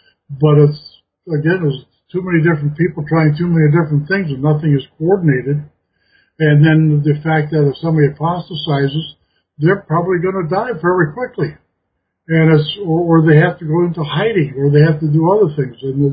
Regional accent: Minnesota, United States; Because I grew up in Minnesota, and Cargill's headquarters is there, I sent them a draft copy of this early on.

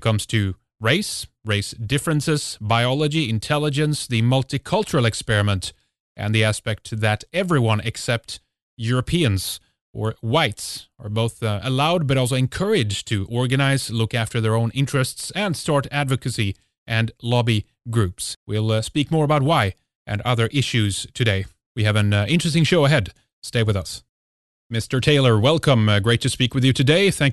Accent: Sweden; from Sweden, and this is Red Ice Radio.

